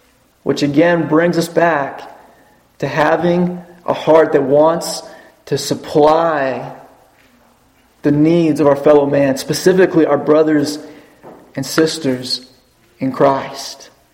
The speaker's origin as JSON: {"language": "English", "country": "United States", "said": "As an American in the 21st century that has been brought up in an individualistic philosophy and mentality, that scares me."}